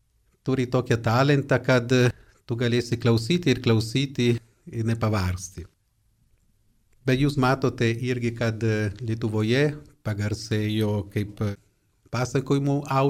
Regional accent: Turin, Piedmont, Italy; born there; Lithuanian is a second language; esu italas, esu salizietis ir iš tos pačios gimtinės, gimęs Turine, kaip Bruno Ferrero.

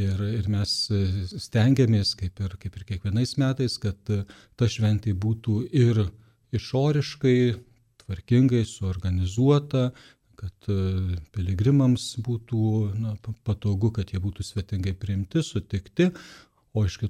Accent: Vilkaviškis, Marijampolė County, Lithuania; now in Vilnius, Lithuania; aš 10 metų kaip vilnietis, bet tikrai ne nuo savo gimimo, esu užaugęs Vilkaviškyje.

